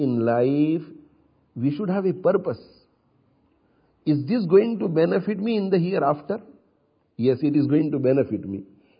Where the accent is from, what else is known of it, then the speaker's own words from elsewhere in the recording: India; Because I was born in India in a village, and I grew up in India in a village